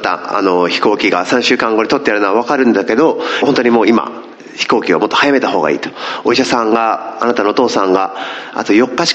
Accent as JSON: {"language": "Japanese", "region": "Northern Ireland", "country": "United Kingdom", "said": "ちょうどそれは私の実家のですね、イギリスのノーザンアイランドからでした。"}